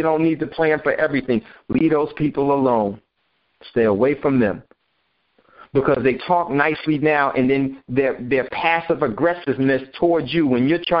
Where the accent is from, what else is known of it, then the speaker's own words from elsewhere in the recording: United States; I'm from America. The land of the free, home of the brave.